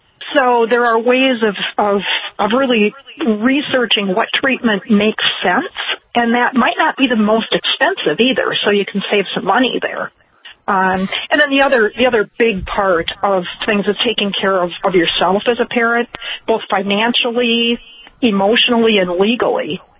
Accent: Wisconsin, United States; In my home state of Wisconsin, a second offense for possession of any amount

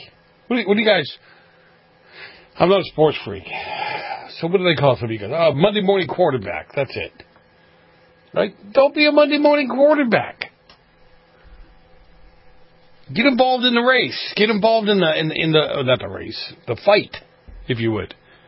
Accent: United States; I'm proud of my Italian heritage, but I'm an American. I'm a patriot.

